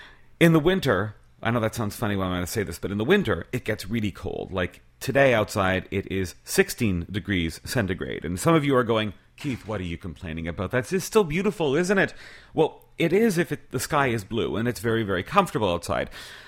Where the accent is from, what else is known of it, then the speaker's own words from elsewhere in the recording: Montreal, Quebec, Canada; I'm originally from Montreal. And in Montreal, in the wintertime, I remember when I was growing up